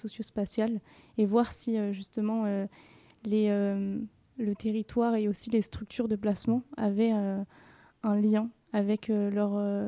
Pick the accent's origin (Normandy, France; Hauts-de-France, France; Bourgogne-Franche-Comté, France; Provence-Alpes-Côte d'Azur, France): Bourgogne-Franche-Comté, France; Alors, moi, je viens de la Nièvre, donc un département, on va dire, très, très rural.